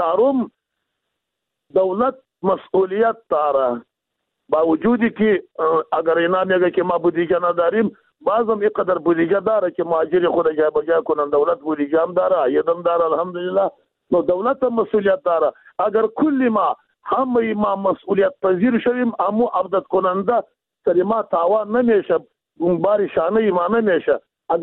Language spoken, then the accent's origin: Persian; Afghanistan; ما مردم افغانستان به هر صورت خودی ما افغان هستیم، از افغانستان هستیم.